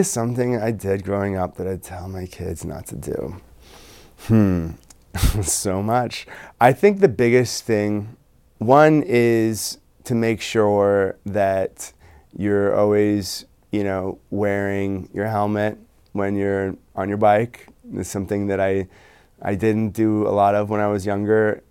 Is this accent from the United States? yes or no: no; Canada; as I'm Canadian